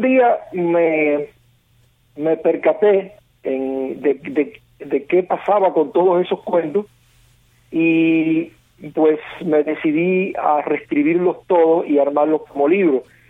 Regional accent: Cuba; moved away; Yo soy un hombre bicultural como tantos cubanos en los últimos 50 y tantos años que hemos tenido que salir de nuestro país

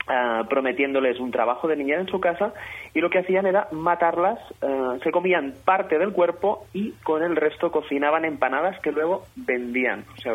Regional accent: Catalonia, Spain; accent: Catalan; Voy aquí disimulando mi acento catalán para que no digan...

